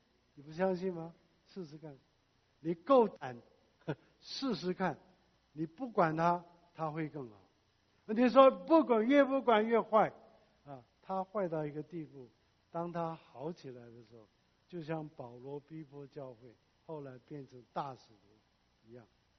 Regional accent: South Korea; Chinese is a second language; 我第一个神学院毕业的，回到韩国，我的老家

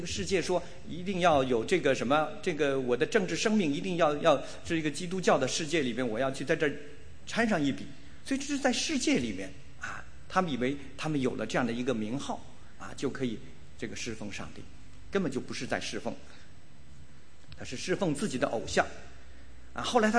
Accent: China; 我们大部分弟兄姐妹，我们来自中国大陆，我们从小学到的都是什么无神论

